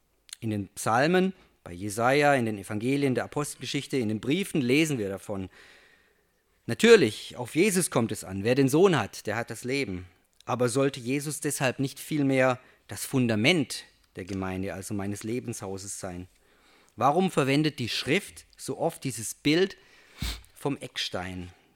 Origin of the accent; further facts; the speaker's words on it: Baden-Württemberg, Germany; bin ja Schwabe, ne?